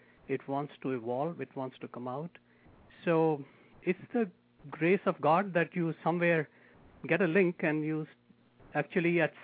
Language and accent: English; New Delhi, Delhi, India; also born or lived in Mumbai; Actually, I was born in Bombay, but that was only a place of birth. I don't belong in Bombay, which is called Mumbai now. And my home place is in Delhi, New Delhi.